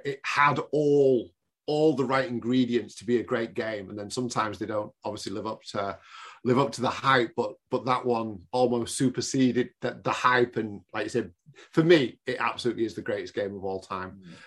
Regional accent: England, United Kingdom; But, I mean, obviously being English, I can't even begin to relate to how it must have felt to be a Brazilian.

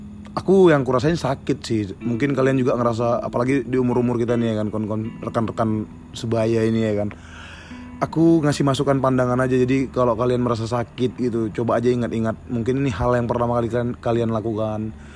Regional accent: Jakarta, Indonesia; now in Bali, Indonesia; Ya aku dari Jakarta ke Bali by the way, ya enak di Bali, sesuai ekspektasi sih sebenarnya.

